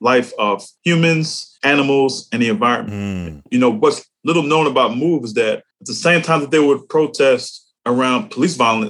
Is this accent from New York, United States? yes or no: yes; New York, United States; me being born and raised in New York, although I've been coming to Philadelphia since I was a kid, because I have family